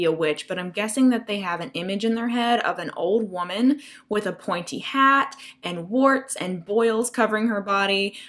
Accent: the South, United States; I grew up in the South, and most of my family members grew up in the church

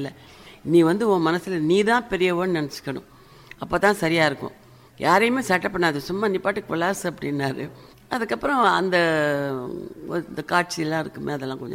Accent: Pallathur, Tamil Nadu, India; born or raised there; also born or lived in Rajamannargudi

